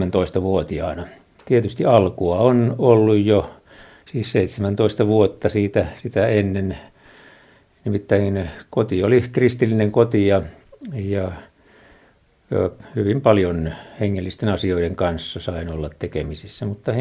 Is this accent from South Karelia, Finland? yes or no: yes; Luumäki, South Karelia, Finland; Luumäen seurakunnasta, sieltä Etelä-Karjalan ja Kyvenlaakson rajoiltahan olen kotoisin, taikka sanotaan nyt näin 9 vuodesta eteenpäin elämääni elin nuoruuttani siellä, lapsuutta ja nuoruutta.